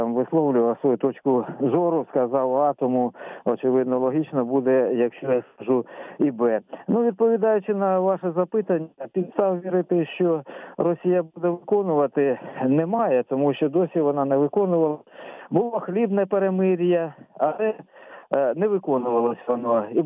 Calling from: Zhytomyr, Zhytomyr Oblast, Ukraine

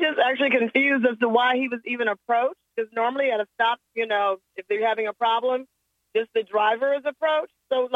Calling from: Chicago, Illinois, United States; I'm calling from Chicago as a Chicagoan.

